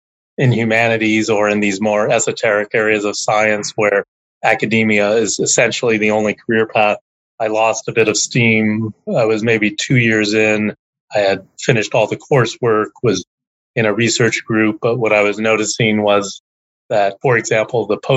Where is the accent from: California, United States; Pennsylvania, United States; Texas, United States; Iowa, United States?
California, United States; Berkeley; So I'm somewhat unusual in that I'm Bay Area born and bred. I was born in Berkeley while my father was finishing his PhD there.